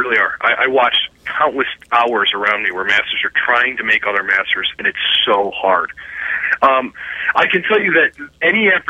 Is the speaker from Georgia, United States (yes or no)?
no; Cleveland, Ohio, United States; I was a kid from Cleveland, Ohio, who had never made a film